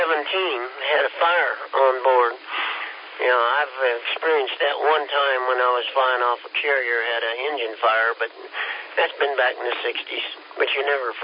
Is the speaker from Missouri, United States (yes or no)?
no; Kansas, United States; We've been here 15 years, and I'm still not used to it, and we're from Kansas, so we're a little slow.